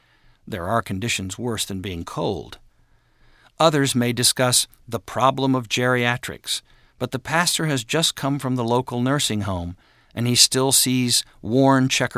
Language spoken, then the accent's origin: English; Kansas, United States; Growing up in Kansas and radically Protestant, I remember how easy it was for me as a child to make fun of Catholics.